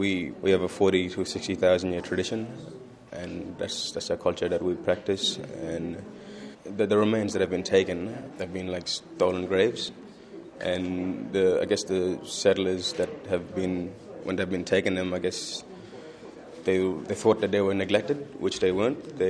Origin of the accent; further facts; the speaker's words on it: Fitzroy Crossing, Western Australia, Australia; I come from Fitzroy Crossing in Western Australia.